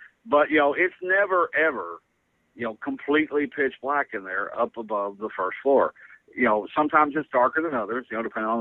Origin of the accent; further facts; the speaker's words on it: Valley Station, Kentucky, United States; I probably needed stitches, but, you know, I'm from Valley Station, and I had 300 people outside.